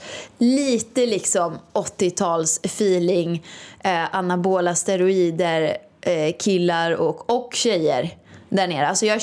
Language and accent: Swedish; Åmål, Västra Götaland County, Sweden; här är det ju mer som Åmål då, där jag kommer ifrån.